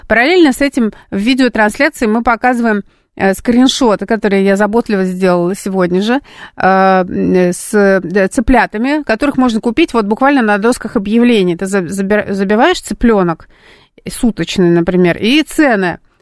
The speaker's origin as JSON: {"language": "Russian", "region": "Saint Petersburg", "country": "Russia", "tie": "born or raised there", "said": "Нас учили в детстве в Петербурге, но у нас более глубокого залегания метрополитен"}